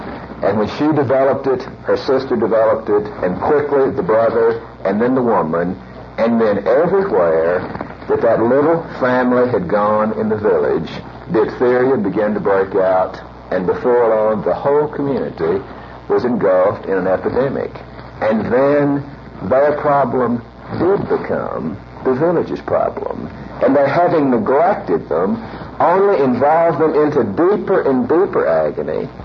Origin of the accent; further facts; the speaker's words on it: Deep South, United States; as I grew up in the Deep South. I grew up in a home where we always had a black servant who lived in the home.